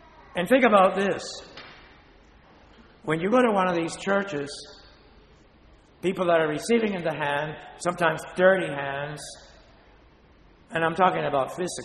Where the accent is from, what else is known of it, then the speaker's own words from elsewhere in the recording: Spain; Of course, Italians think they have the best, but we Spaniards have even better.